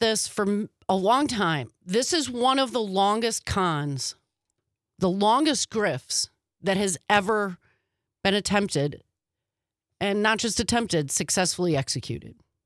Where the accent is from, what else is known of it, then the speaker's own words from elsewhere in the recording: Wisconsin, United States; as a human being, as an American, I know that we express our values as Wisconsinites, as Americans